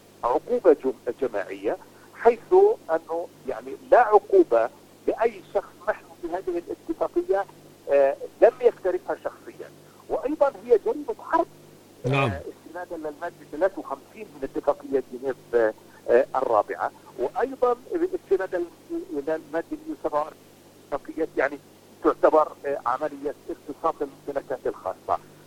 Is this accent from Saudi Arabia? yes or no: no; Palestine; وهناك قيم فلسطينية إنسانية حضارية نحن نعتز بها كفلسطينيين